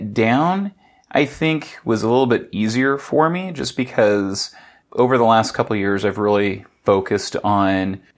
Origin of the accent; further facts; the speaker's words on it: Oregon, United States; And this is rain that even an Oregonian can be proud of. And guess what? I'm from Oregon.